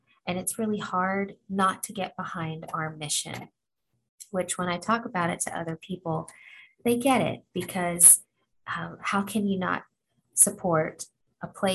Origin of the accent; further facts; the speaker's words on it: Tennessee, United States; when I walked in my first walkathon in my hometown in Tennessee.